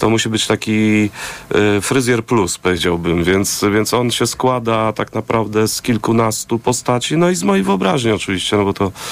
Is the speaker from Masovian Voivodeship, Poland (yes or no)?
yes; Warsaw, Masovian Voivodeship, Poland; ja oczywiście jestem warszawiakiem i pewnie warszawskim pisarzem